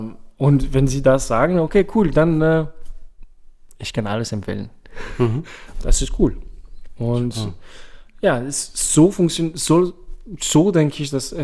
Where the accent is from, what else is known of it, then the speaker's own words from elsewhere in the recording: New Zealand; ich komme aus Neuseeland, ich trinke gerne Grauburgunder.